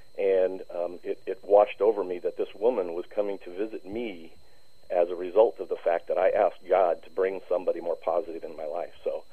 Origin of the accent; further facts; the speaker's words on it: San Diego, California, United States; also born or lived in Los Angeles; I was born in Los Angeles and moved to San Diego when I was just about 6 years old. Spent most of my life in San Diego